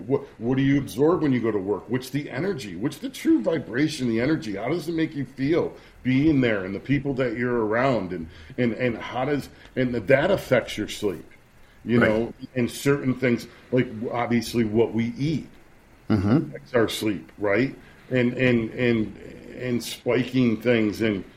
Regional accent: Rome, New York, United States; I mean, if you look at mine, I'm from Rome, New York, but I have a Roman nose. I'm Italian, too

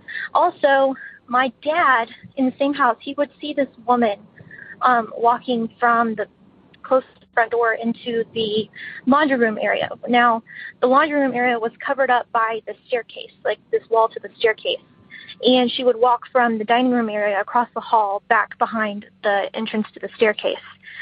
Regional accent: Atascocita, Texas, United States; I'm from Houston, Texas. I have a story about a childhood home that I grew up in down here in a suburb of Houston. It's actually called Atascocita.

